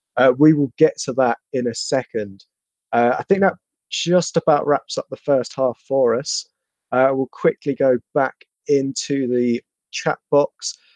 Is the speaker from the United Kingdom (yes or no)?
yes; South West England, United Kingdom; accent: Bristolian; That's the problem. I slip into my Bristolian accent.